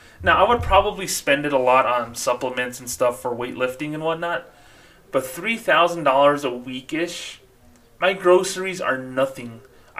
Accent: Socorro, New Mexico, United States; Anytime I used to see someone in a suit or a tie, as a little kid growing up in Socorro, New Mexico, I immediately thought that person was a millionaire.

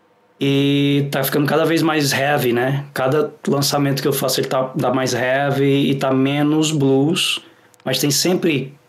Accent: Fortaleza, Ceará, Brazil; Eu sou de Fortaleza, Ceará.

